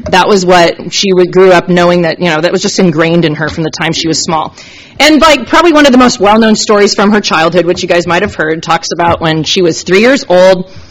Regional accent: Washington, United States; Okay, I grew up in Washington. It's a little different up there. We didn't go to the mall.

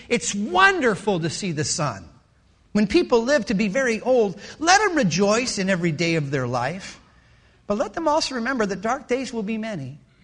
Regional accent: Michigan, United States; growing up outside of Detroit, those Michigan summer days where the sun is out and the sky is blue, there's nothing like them.

